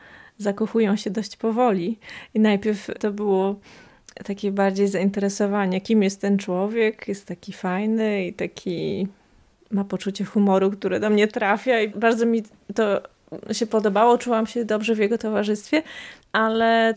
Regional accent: Białowieża, Podlaskie Voivodeship, Poland; choćby to, że tutaj mieszkam. Nigdy nie wyjechałam z Białowieży. Mamy tutaj swój własny dom

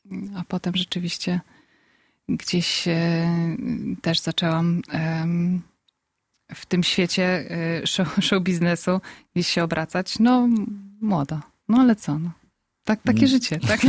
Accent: Warsaw, Masovian Voivodeship, Poland; now in Gdańsk, Poland; ja jestem z Warszawy, teraz mieszkam w Gdańsku, tam jest trochę wolniej się żyje

